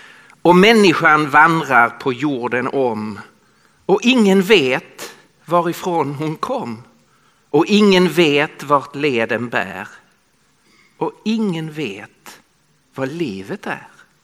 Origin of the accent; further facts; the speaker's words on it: Skåne, Sweden; accent: Scanian; now in Stockholm, Sweden; Om ni kan svenska dialekter så hör ni att jag talar skånska. Så jag kommer från södra Sverige. Men jag bor i Stockholm sedan många år tillbaka.